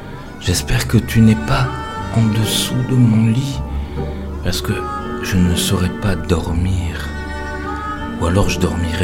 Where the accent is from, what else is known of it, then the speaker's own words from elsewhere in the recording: Roubaix, Hauts-de-France, France; born there; je suis né à Roubaix, dans un ghetto polonais